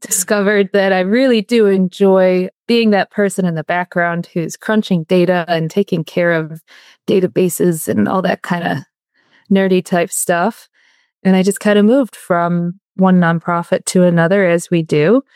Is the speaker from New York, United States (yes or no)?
yes; New York, United States; now in Rhode Island, United States; I'm originally from New York State, and the culture shock has been, for me, delightful.